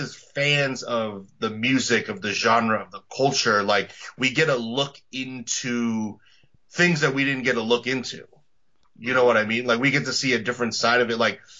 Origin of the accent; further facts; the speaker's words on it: East Coast, United States; You know, growing up in the East Coast, like, I listened to … growing up.